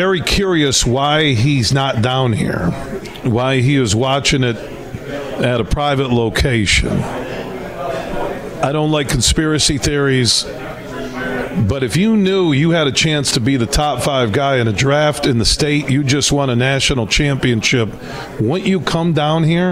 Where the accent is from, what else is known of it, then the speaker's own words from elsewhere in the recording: Avondale, United States; He's like the girls I dated when I was growing up in Avondale.